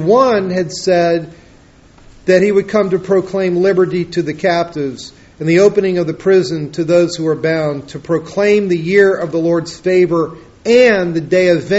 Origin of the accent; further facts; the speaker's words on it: Florida, United States; I told you that I grew up in Florida.